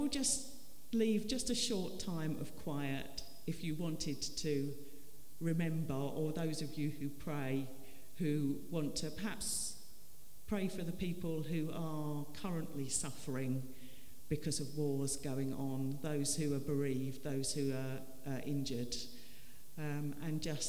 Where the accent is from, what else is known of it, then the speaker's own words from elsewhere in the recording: London, United Kingdom; where I grew up, you may have gathered I'm a Londoner. In the London borough of Waltham Forest